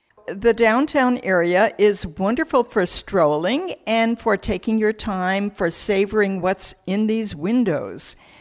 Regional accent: Chicago, Illinois, United States; one of my most thrilling childhood experiences with art growing up in Chicago.

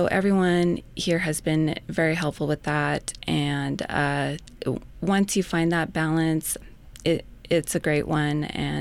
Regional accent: Blackfoot, Idaho, United States; I am originally from Blackfoot. However, I moved to Pocatello in 2001

